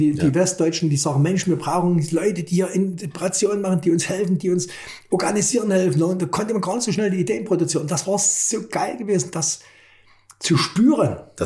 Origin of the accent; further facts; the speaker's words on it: East Germany, Germany; ich möchte im Jahr 100.000 D-Mark verdienen als Ossi.